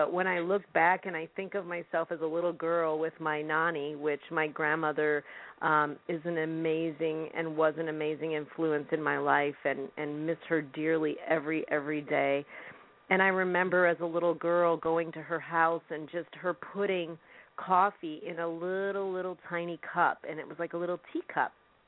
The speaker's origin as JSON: {"language": "English", "region": "Illinois", "country": "United States", "tie": "born or raised there", "said": "I grew up in Illinois, and when we were children, we didn't have anything"}